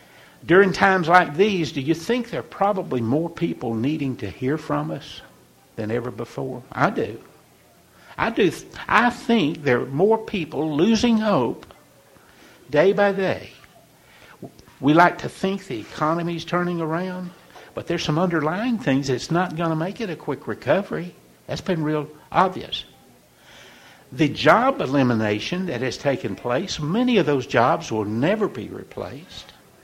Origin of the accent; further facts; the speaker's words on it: Rossville, Georgia, United States; also born or lived in Chattanooga, Tennessee; I think of the men that were effective in my life, even in Rossville, Georgia. See, I was born in Chattanooga. We moved to Rossville when I started the ninth grade.